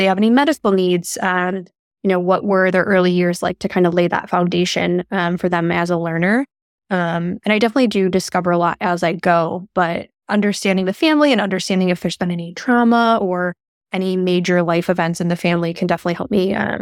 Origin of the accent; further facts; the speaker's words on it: Chicago, Illinois, United States; So I am from Chicago originally, and I started off as a developmental therapist.